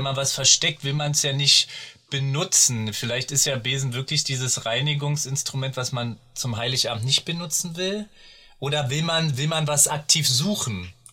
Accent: Berlin, Germany; ich als Berliner

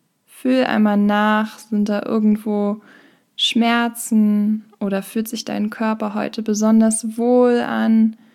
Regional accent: Schleswig-Holstein, Germany; Ich komme gebürtig aus Schleswig-Holstein und wohne im Moment im Ruhrpott

